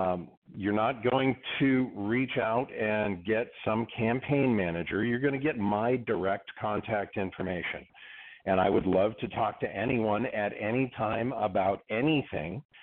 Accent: Tucson, Arizona, United States; also born or lived in Northern California; I was born and raised down in Tucson. Tucson is a great place to grow up.

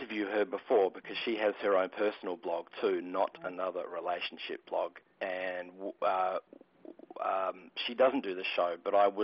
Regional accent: Australia; also born or lived in Seattle, United States; I'm from Australia originally, yes.

